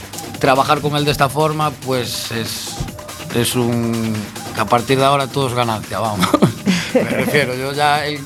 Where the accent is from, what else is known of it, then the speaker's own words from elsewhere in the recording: Narón, Galicia, Spain; Bueno, yo soy de Ferrol, de Narón.